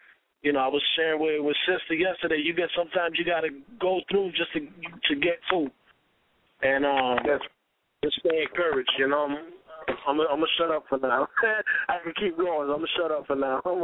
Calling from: Tampa, Florida, United States; I'm calling in from Tampa, Florida.

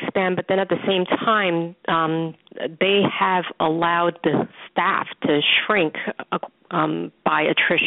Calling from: New York, United States; I'm calling from New York.

